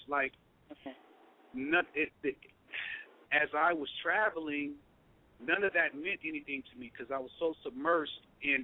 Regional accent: Los Angeles, California, United States; I'm from Los Angeles, California.

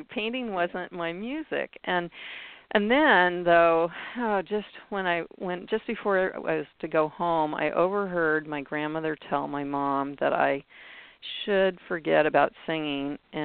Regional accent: California, United States; I was growing up in Shasta County on a ranch that was really, really remote.

